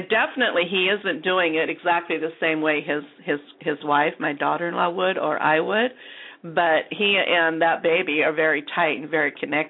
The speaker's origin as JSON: {"language": "English", "region": "Midwest", "country": "United States", "said": "I was from the Midwest, so he wasn't really a talker either."}